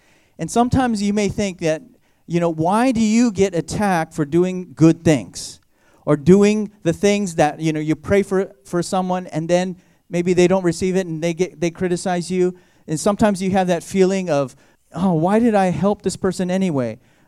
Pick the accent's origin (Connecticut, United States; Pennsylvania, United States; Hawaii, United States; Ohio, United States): Hawaii, United States; Koloa; I grew up in Hawaii. I grew up in a small little town called Kaloa. Anybody heard of Kaloa? No, because it's so small, nobody knows of Kaloa.